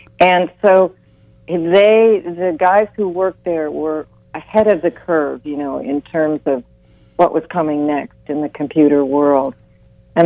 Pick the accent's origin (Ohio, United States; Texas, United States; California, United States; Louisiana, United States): Ohio, United States; I mean, I'm from Ohio.